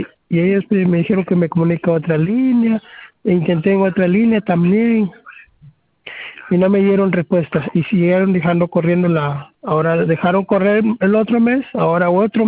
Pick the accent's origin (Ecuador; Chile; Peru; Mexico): Peru; Máncora, Piura; Es que el problema es que aquí en Máncora no hay oficina, yo soy de Máncora